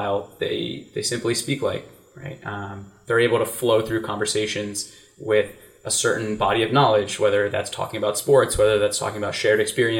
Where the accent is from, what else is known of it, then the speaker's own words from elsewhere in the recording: West Chester, Pennsylvania, United States; I'm from Westchester, Pennsylvania. It's a small town outside of Philadelphia.